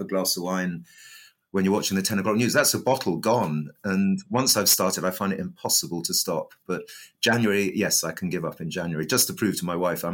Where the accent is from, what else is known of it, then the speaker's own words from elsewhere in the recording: Brighton, South East England, United Kingdom; Well, I helped set up Brighton Gin in my hometown, and I'm not involved anymore.